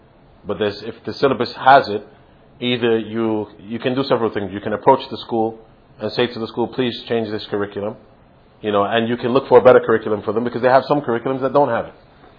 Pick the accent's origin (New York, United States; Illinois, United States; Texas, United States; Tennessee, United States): New York, United States; I'm from New York, I have to mention stories in New York.